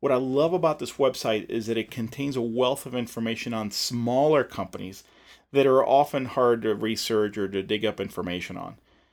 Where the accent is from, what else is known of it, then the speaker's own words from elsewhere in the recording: Atlanta, Georgia, United States; a company called ChemTrack here in my hometown, the Atlanta area.